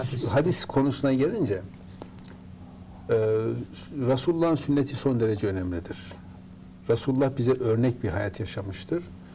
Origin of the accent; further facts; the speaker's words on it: Erzurum, Turkey; Mesela ben çocukken Erzurum'da Ali Paşa Mahallesi'nde oturuyoruz.